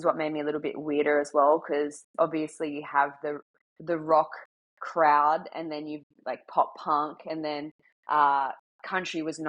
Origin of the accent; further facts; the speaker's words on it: Australia; So growing up in Australia with a love for different subcultures was definitely interesting.